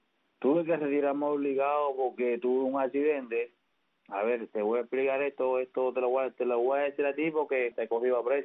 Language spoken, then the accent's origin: Spanish; Dominican Republic; Ya es a Santo Domingo, ya me siento en mi tierra.